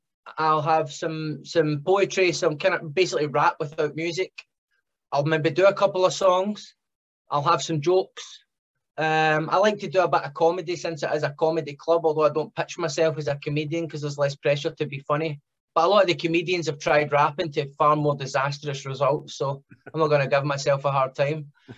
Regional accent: United Kingdom; even though, you know, I come from Britain

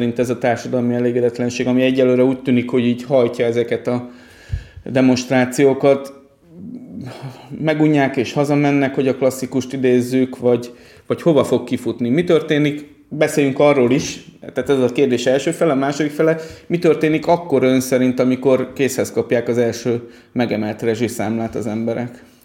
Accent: Győr, Győr-Moson-Sopron, Hungary; Én Győri vagyok

